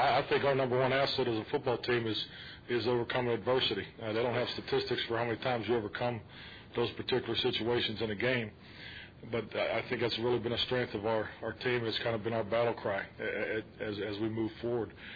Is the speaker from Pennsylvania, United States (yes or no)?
yes; Pennsylvania, United States; So I think it's just part of growing up in Western Pennsylvania.